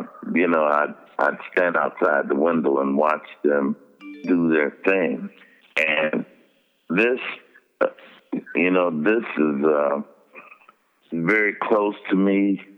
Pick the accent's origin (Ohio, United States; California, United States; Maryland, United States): Ohio, United States; Canton; I used to sneak around to a place called the Baby Grand or the Bama Club in my hometown of Canton, Ohio